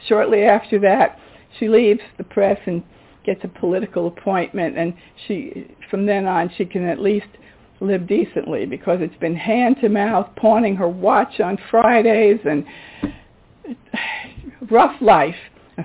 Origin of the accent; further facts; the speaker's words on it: Bronx, New York, United States; which I cannot imitate because I am from the Bronx